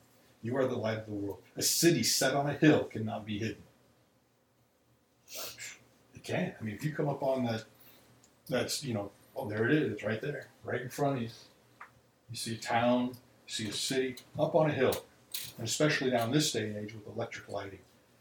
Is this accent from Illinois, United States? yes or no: yes; Chicago, Illinois, United States; something like 16 shootings, homicides in Chicago over that night from Friday evening into Saturday. My hometown.